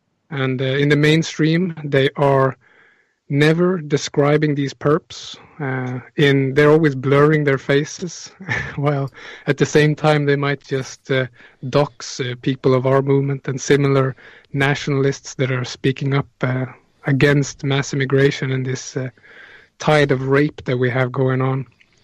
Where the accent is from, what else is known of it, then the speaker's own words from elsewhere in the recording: Sweden; English is a second language; And I'm myself from Sweden